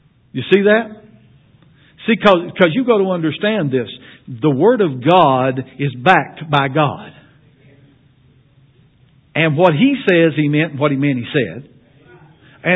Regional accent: Mine Fork, Kentucky, United States; You know, I was raised over on Mine Fork, right here in Magoffin County.

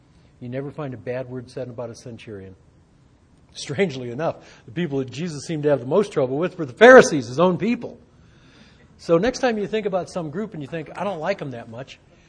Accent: United States; Being an American, you know, I have trouble with Islam

